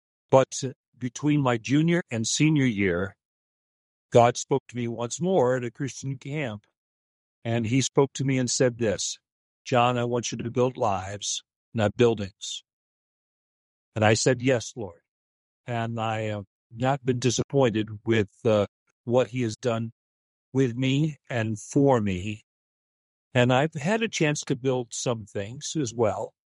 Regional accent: Newark, New Jersey, United States; I'm the only Yankee in the family. I was born in Newark.

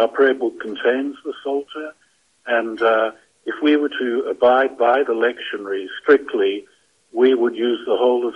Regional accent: Tasmania, Australia; because I come from Tasmania, which is just a few miles north of the South Pole.

